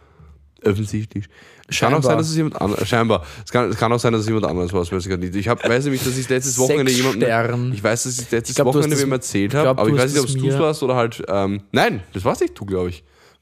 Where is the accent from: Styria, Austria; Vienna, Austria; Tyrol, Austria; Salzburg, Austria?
Vienna, Austria; hat mir keiner geglaubt, dass ich Dialekt sprechen kann, weil ich aus Wien bin.